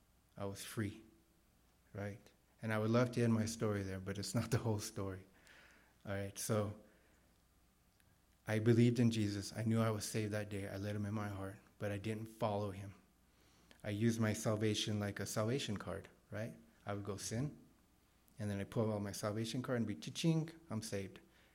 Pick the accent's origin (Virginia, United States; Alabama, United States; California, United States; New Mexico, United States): New Mexico, United States; Grants; And I grew up in Grants. It's a small town about 60 miles south or west of Albuquerque. I grew up on a ranch, grew up on a small place.